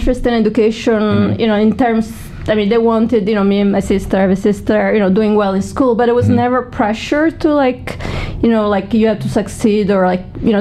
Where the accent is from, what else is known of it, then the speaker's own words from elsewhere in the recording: Campania, Italy; So I grew up in a small little town in the middle of nowhere in the south of Italy.